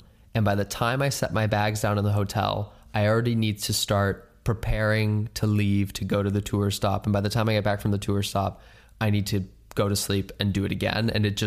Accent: Minnesota, United States; the Minnesota stop because it's my home state. I got to see, my whole family was going to be there.

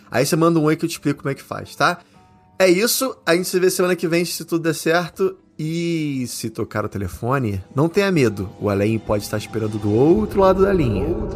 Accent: Brazil; Porque eu tô me preparando pra ir pra minha terrinha, que é o Brasil.

